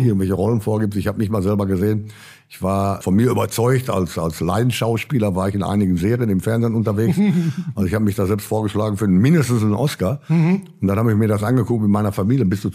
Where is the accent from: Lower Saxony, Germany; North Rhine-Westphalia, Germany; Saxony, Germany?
North Rhine-Westphalia, Germany; Marl; born there; Ich bin geboren in Mahl, das ist eigentlich auch am Rande des Ruhrgebiets, schon Teile sind schon fast schon Richtung Münsterland. Ja, ja. Aber geprägt eben auch durch Zechen, ne? Ja. Auguste Victoria und Zeche Brassard und so weiter und so weiter. Mit einem großen Chemiewerk, CWH